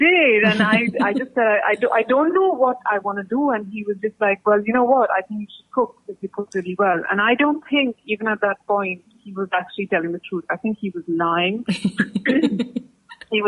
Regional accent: Mumbai, Maharashtra, India; moved away as an adult; now in United Kingdom; I'm originally from Bombay. I was born there. I was brought up there. Yeah, Bombay girl. And my parents, of course, lived in India.

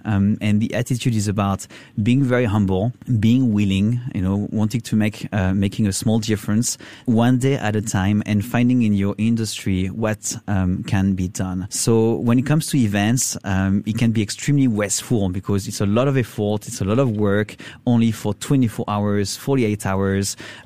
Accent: France; English is a second language; moved away as an adult; also born or lived in Europe; now in Shanghai, China; I'm myself from France. I was raised in Europe, and I've been in Asia for about 16 years, most of my time in Shanghai, in China.

